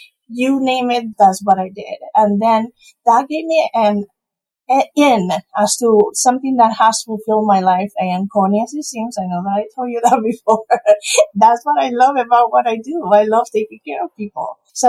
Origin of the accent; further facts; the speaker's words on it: Spain; English is a second language; now in United States; I don't know if you've noticed, but I have a little bit of an accent. I'm from Spain.